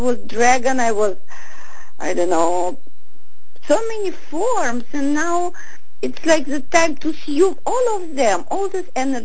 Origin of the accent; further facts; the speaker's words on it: New Jersey, United States; I'm from New Jersey.